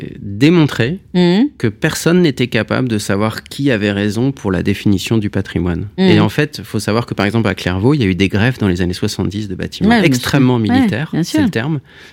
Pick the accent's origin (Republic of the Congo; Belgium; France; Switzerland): France; ça me permet de savoir si finalement j'aime ce que je suis en tant que français